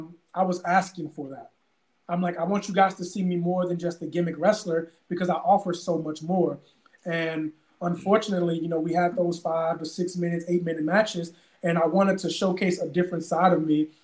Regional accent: St. Louis, Missouri, United States; you know, I'm a kid from St. Louis. I just used that … French sommelier stuff to get the door. … from St. Louis.

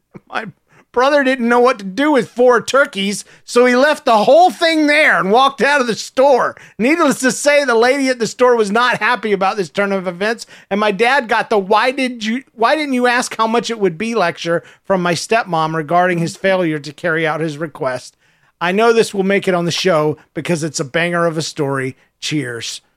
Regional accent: Pennsylvania, United States; So I'm from the Keystone State, and I'm a middle schooler.

